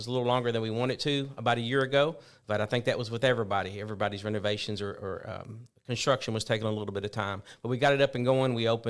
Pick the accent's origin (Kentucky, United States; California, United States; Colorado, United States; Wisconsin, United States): Kentucky, United States; now in Alabama, United States; I'm actually from Kentucky originally.